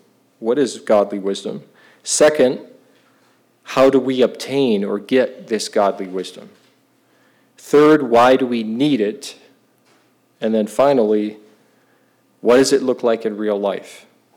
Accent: Wisconsin, United States; I grew up in Wisconsin from the States. I grew up a Green Bay Packers fan.

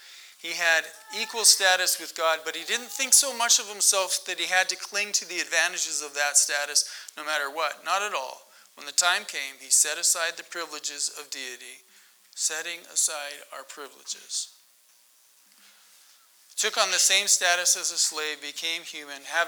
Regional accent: Calgary, Alberta, Canada; Me personally, growing up in Calgary, I decided I'd go find some trees for school instead of going to Saskatchewan

